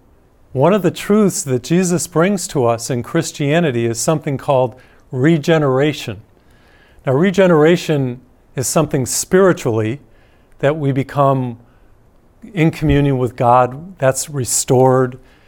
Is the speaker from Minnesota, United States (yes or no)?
no; Massachusetts, United States; white middle class neighborhood growing up in Massachusetts.